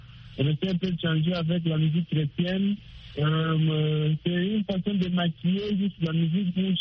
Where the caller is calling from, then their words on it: DR Congo; Oui, je suis au Congo, le pays que je viens